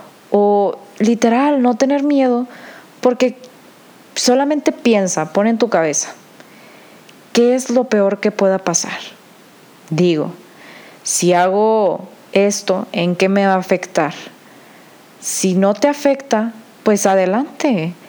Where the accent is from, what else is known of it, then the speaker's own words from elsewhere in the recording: Monterrey, Nuevo León, Mexico; por si no sabían, soy de Monterrey y tengo 21 años